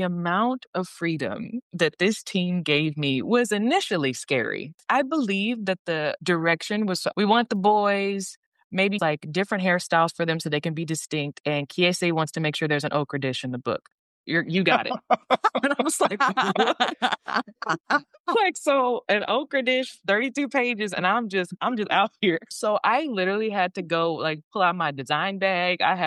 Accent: Dallas, Texas, United States; I'll never experience growing up in Mississippi. I grew up in the city of Dallas.

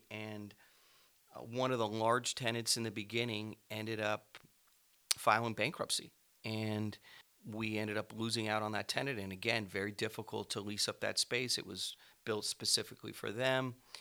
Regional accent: California, United States; We are from California, Northern California in particular, and the laws in California for tenants always seem to lean towards the tenant, not the landlord

